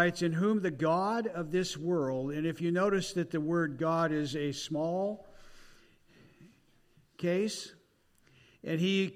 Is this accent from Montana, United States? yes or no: yes; Libby, Montana, United States; It's amazing I come from Libby, Montana, and see somebody that was a classmate a long time ago.